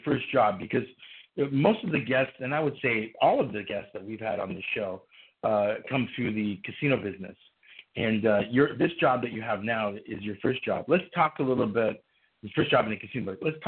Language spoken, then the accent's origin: English; Canada; I'm Canadian, so I came in. My parents came in the 50s. It was a different wave, you know, so I'm first generation